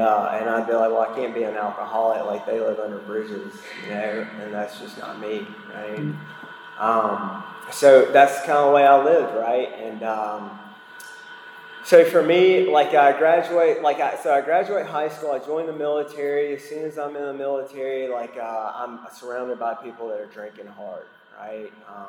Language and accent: English; Mississippi, United States; You know, I grew up in Mississippi. My dad was white. My mother is from Honduras.